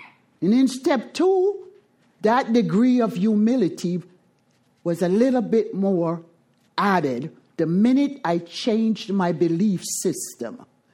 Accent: Jamaica; I am Jamaican. I speak with my hands and my body.

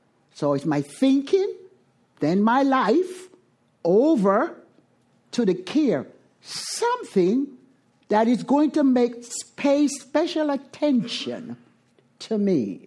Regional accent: Jamaica; I am Jamaican. I speak with my hands and my body.

